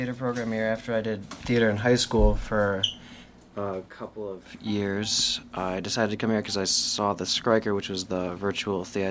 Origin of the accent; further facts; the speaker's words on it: Redford, Michigan, United States; I was looking for a college in the area. I'm from Redford.